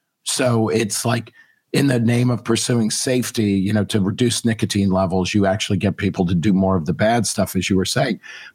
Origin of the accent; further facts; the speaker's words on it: United States; You know, I'm an American, so I realize everything revolves around America.